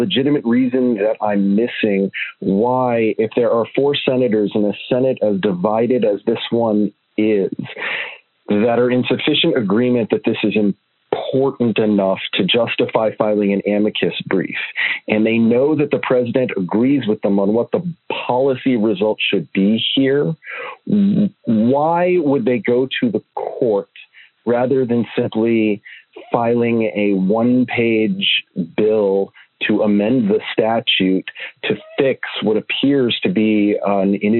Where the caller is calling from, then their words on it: Dallas, Texas, United States; Sir, yes, I am calling from Dallas.